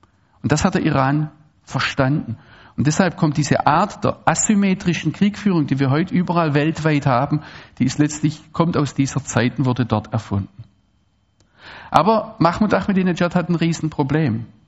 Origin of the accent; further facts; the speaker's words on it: Baden-Württemberg, Germany; Dann sage ich, ich komme aus Deutschland.